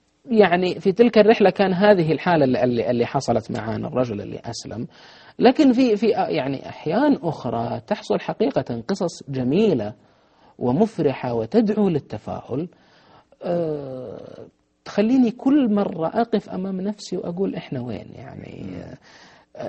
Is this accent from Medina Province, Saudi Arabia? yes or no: yes; Medina, Medina Province, Saudi Arabia; عندنا في المدينة المنورة، أنا من المدينة